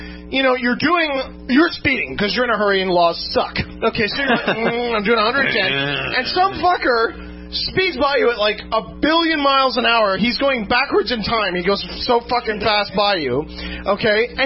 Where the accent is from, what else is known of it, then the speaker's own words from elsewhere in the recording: Canada; They're just, well, no, we're Canadian.